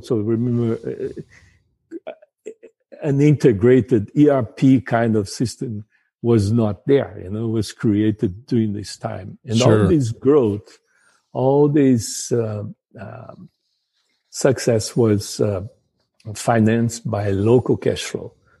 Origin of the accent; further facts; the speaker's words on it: Brazil; I'm originally from Brazil